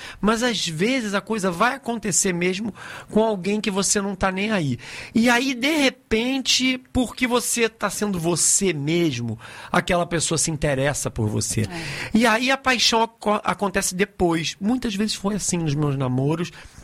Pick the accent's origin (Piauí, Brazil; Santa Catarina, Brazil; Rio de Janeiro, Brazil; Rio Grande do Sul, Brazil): Rio de Janeiro, Brazil; now in Bahia, Brazil; Carioca hoje, já radicado na Bahia, já aprendi que é Mungunzá, já sou um baiano, só me sobrou um pouco do sotaque.